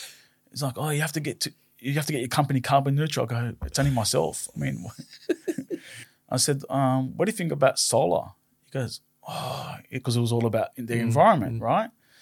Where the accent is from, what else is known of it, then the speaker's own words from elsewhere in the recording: Villawood, New South Wales, Australia; I grew up in Villawood. I never moved too far away. I was staying in that Western Suburbs area